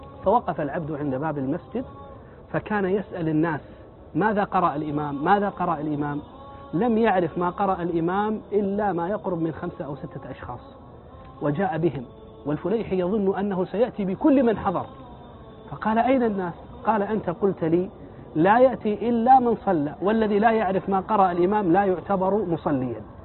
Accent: Kuwait; تذكرت بعض المساجد المبنية عندنا في الكويت

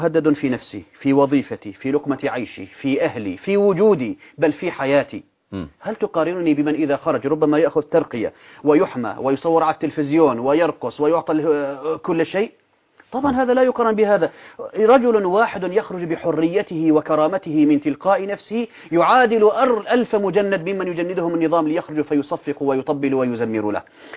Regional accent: Syria; ما يجري عندنا في سوريا أشبه ما يكون بانسحاب أفراد من الجيش

